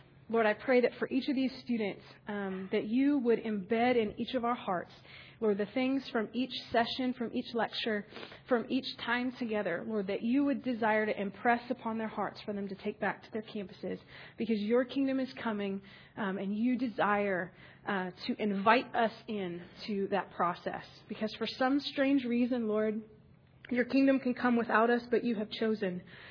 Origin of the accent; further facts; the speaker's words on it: Nebraska, United States; So I'm from Nebraska.